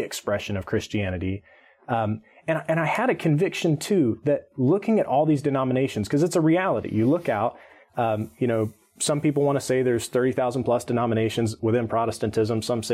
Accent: Birmingham, Alabama, United States; growing up in Birmingham, there's tons of different denominations. And within Protestantism, there wasn't much thought given to it. It's just like, okay, I've grown up Southern Baptist

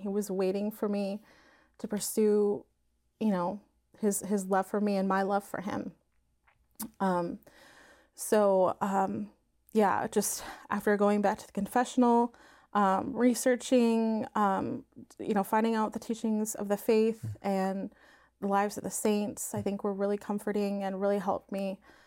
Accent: Findlay, Ohio, United States; And so, like I said, I grew up in Findlay, Ohio, and I don't know, I feel like there wasn't a lot of youth at the parish.

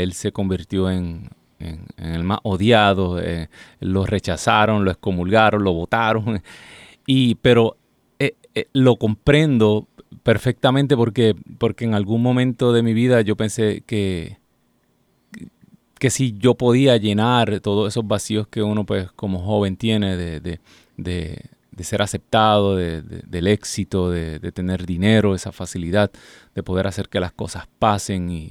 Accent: Puerto Rico; Nosotros pues sacamos un disco independiente en Puerto Rico, soy puertorriqueño. Nunca había vivido en los Estados Unidos más que un corto tiempo cuando tenía 16 años.

